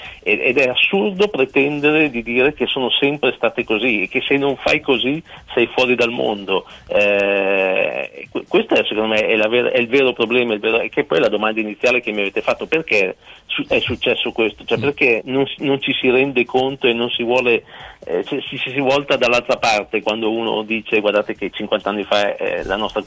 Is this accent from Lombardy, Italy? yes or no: yes; Mantua, Lombardy, Italy; io sono di Mantova e lavoro a Parma